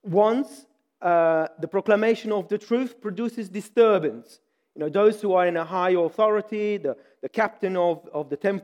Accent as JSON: {"language": "English", "country": "Romania", "said": "It just reminded me of a time back in Romania. For those of you who do not know, I'm from Romania."}